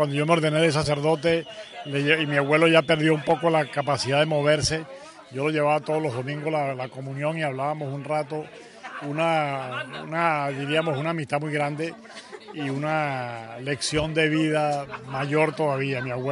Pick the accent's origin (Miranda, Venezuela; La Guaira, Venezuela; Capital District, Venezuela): Capital District, Venezuela; Caracas; Yo soy venezolano, nacido en Caracas, vivió todo, de 50 años que tengo de jesuita, he vivido 47 en Venezuela.